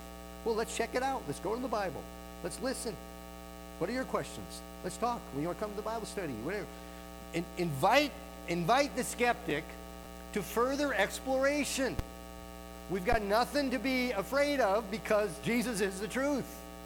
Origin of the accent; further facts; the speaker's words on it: Minnesota, United States; moved away as an adult; I haven't lived there for 40 years, but I am from Minnesota in the sense that I grew up there.